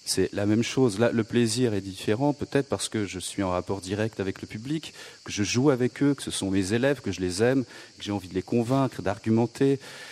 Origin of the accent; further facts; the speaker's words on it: Toulon, Provence-Alpes-Côte d'Azur, France; peut-être que je viens de Toulon